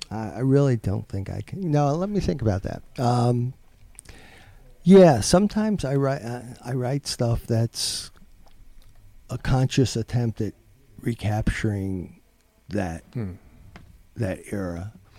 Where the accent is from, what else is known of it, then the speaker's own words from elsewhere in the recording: New York City, New York, United States; Growing up in Brooklyn in the 60s, when country music for me was associated with the segregationist South.